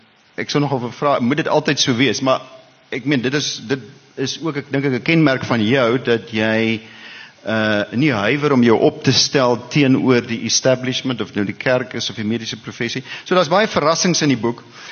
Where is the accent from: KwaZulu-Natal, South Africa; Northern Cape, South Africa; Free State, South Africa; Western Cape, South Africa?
Free State, South Africa; daar waar ek vandaan kom in die Vrystaat en met die Heidelbergse katechismus